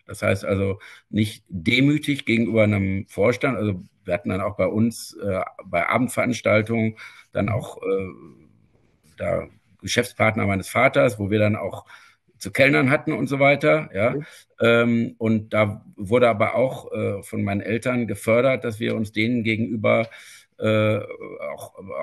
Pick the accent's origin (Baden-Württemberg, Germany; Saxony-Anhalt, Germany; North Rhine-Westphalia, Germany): North Rhine-Westphalia, Germany; Neuss; so bin ich eben dann die letzten Jahre der Grundschule und dann die gesamte Gymnasialzeit in Neuss sozialisiert worden und bezeichne mich insofern auch so als Rheinländer, auch wenn das nicht gebürtig so ist.